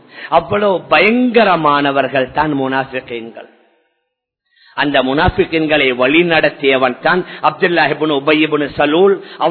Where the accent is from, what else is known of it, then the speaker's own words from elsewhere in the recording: Sri Lanka; அதான் நாங்களும் இலங்கையர்கள். நாங்க இந்த நாட்டுடைய பிரஜைகள்.